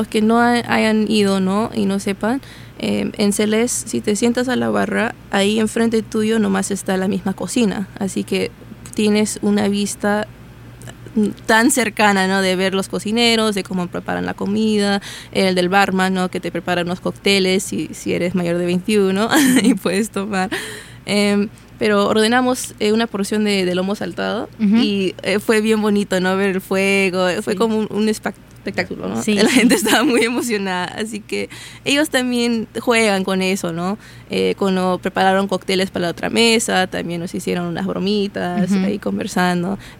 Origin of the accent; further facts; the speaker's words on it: Peru; y bueno, yo soy peruana, ¿no?